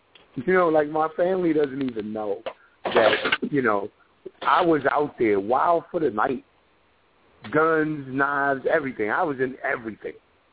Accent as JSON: {"language": "English", "town": "New York City", "region": "New York", "country": "United States", "tie": "born or raised there", "said": "we grew up in Spanish Harlem"}